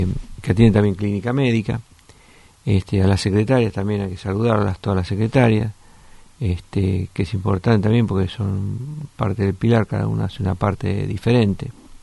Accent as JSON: {"language": "Spanish", "region": "Basilicata", "country": "Italy", "second_language": "Spanish", "said": "o como yo que soy de Basilicata"}